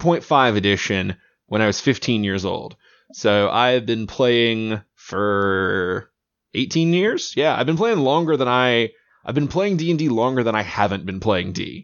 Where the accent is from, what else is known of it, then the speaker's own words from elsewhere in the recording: Texas, United States; I'm from, let's just say, Texas in general, because I've kind of lived all over the state at various points in my life.